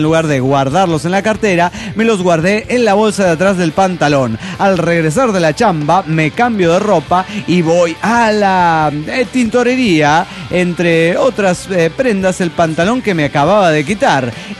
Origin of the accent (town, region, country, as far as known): Venezuela; moved away